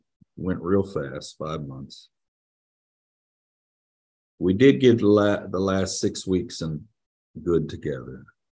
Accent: South Holland, Illinois, United States; She grew up on the farm in Indiana, not far from where I grew up in South Holland, but just on the other side of the border.

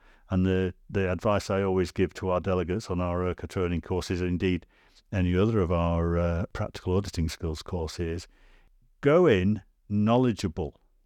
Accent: England, United Kingdom; Also as well, being British English as we are, and Graham and I used to work for an Anglo-Swedish company, and our Swedish colleagues always said, no wonder you English are poets

